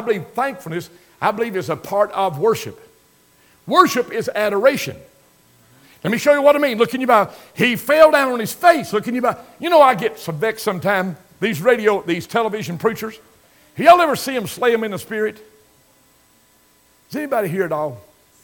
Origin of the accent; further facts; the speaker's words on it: Crab Orchard, United States; I was holding a revival meeting over to Crab Orchard. That's my hometown.